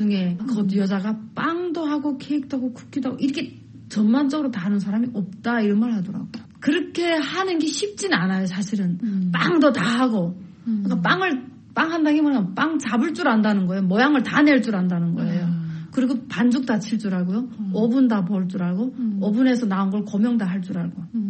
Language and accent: Korean; South Korea; now in United States; 나 한국에서 왔는데